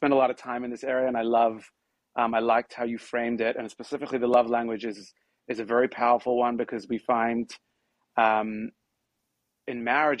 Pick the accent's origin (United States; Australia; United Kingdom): Australia; I grew up in Australia where we had a choir in the shul.